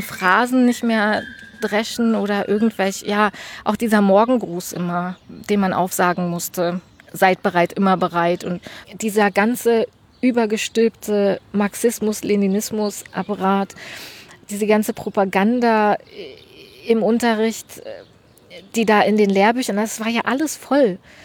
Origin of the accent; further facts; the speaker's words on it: Germany; meine Kindheit in der DDR in den 80ern.